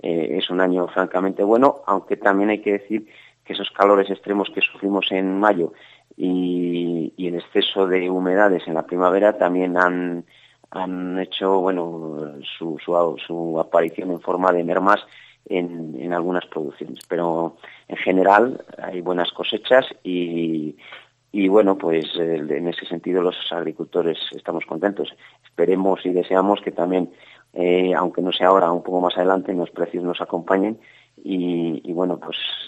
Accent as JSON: {"language": "Spanish", "town": "Astudillo", "region": "Castile and León", "country": "Spain", "said": "Soy de Astudillo, vivo en Astudillo y resido en Astudillo"}